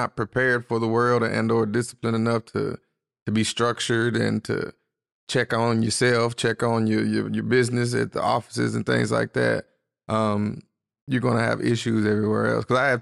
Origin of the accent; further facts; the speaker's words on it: Arlington, Texas, United States; now in Houston, United States; So I'm from Arlington, Grand Prairie. Went to high school at Sam Houston High School. Moved to Houston because of college.